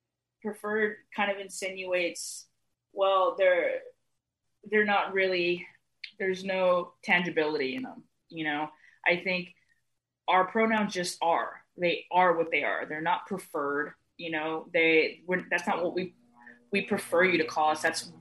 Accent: El Paso, Texas, United States; also born or lived in Austin; So I was born in El Paso, Texas.

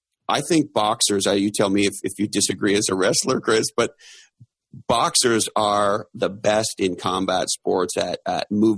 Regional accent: Montreal, Quebec, Canada; even though I grew up in Montreal, Canada, believe it or not

